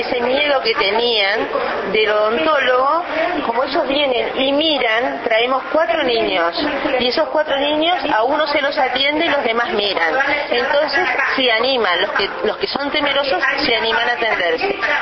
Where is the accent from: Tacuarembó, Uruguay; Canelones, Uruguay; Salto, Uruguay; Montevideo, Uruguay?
Canelones, Uruguay; San Ramón; En mi caso, que soy de San Ramón